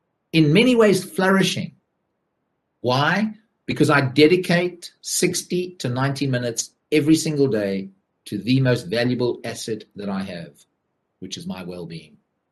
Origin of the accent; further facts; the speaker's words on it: South Africa; now in Surrey, United Kingdom; I'm a South African living down in Surrey in the UK.